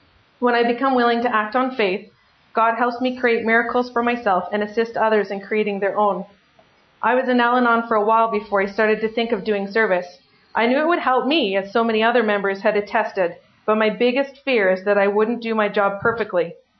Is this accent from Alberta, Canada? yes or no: yes; Crowsnest Pass, Alberta, Canada; born there; Okay, so I was born in the Crow's Nest Pass. I'm sure that many of you have drank there before. Since there's a population of, I think, 7,000, and there's like 15 bars and liquor stores.